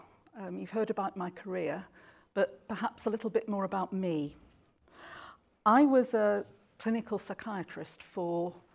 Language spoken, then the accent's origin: English; England, United Kingdom; accent: northern; in the north of England. I think the furthest south I've ever lived is Sheffield, which gives you some idea of, I'm a northerner. I'm sure you can tell that from my accent anyway.